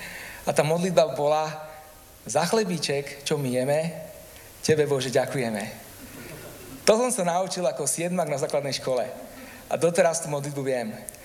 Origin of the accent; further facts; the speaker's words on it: Bratislava, Bratislava Region, Slovakia; now in Galanta, Slovakia; Vyrastal som v Bratislave, aj keď som teraz pastorom Galante, ale to je miesto, kde som žil svojich prvých 20 rokov.